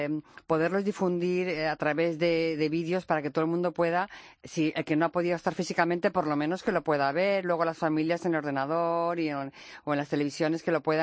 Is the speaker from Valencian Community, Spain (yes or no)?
no; Madrid, Community of Madrid, Spain; Nos hace falta tener ahora orgullo como españoles, como ciudadanos de Madrid